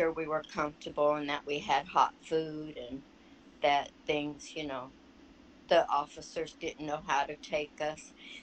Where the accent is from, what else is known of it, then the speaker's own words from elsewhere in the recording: California, United States; now in Texas, United States; Well, when I came to Texas, because I'm not from Texas, we were just passing through Texas when my crime happened. I really have never been out of California, so I wasn't used to how Texas works.